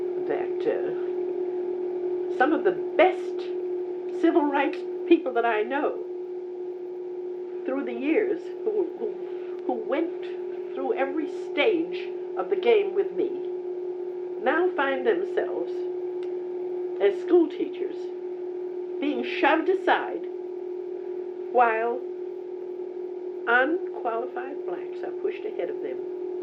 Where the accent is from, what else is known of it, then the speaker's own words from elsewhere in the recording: Roxbury, Massachusetts, United States; After all, I was brought up in Roxbury, Massachusetts, which is now a 100% black community.